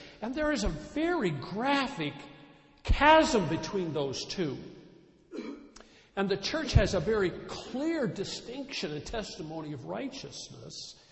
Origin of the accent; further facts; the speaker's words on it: Wisconsin, United States; also born or lived in Kansas City, Missouri; but I remember growing up in Wisconsin. And in Missouri, we were in an interesting place in Kansas City also